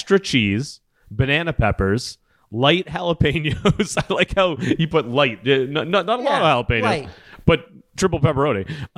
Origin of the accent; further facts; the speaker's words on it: Massachusetts, United States; I'm from Massachusetts, so I have a lot of friends up there.